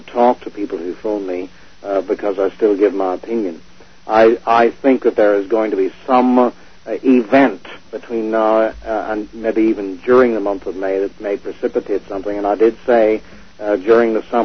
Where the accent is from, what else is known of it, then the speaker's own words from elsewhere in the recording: Northern Ireland, United Kingdom; I come from Northern Ireland.